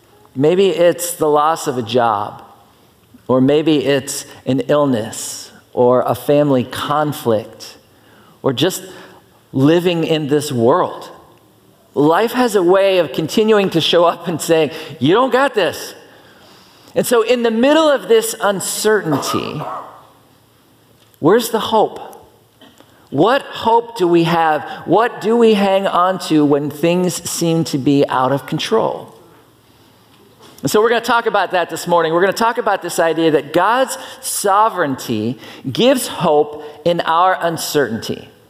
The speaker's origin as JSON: {"language": "English", "region": "Pennsylvania", "country": "United States", "tie": "born or raised there", "said": "I grew up in Pennsylvania. I drove a lot on ice and snow"}